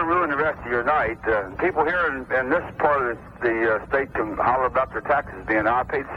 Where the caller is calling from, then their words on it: Martinsburg, West Virginia, United States; I'm calling from West Virginia, Jerry.